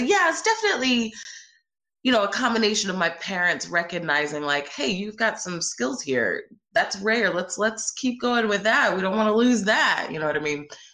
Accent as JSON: {"language": "English", "town": "Abington", "region": "Pennsylvania", "country": "United States", "tie": "born or raised there", "said": "I grew up in Abington, Pennsylvania, which is a little suburb right outside of Philadelphia."}